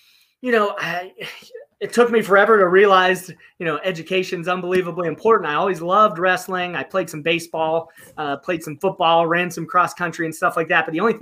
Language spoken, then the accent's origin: English; Connellsville, Pennsylvania, United States; And I think just from being from Connellsville, growing up in Connellsville, it's easy to relate to these guys.